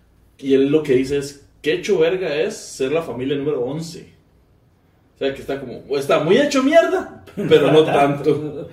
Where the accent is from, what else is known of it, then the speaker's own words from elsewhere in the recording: Costa Rica; Yo como comediante tico